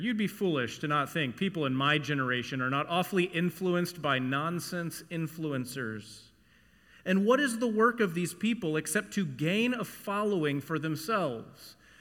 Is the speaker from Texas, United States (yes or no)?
yes; Texas, United States; I learned a song, as you know, when I came here from Texas.